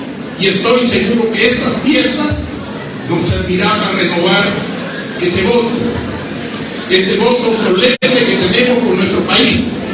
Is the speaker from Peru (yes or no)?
yes; Peru; Somos peruanos, seámoslo siempre. No se olviden de nuestro país.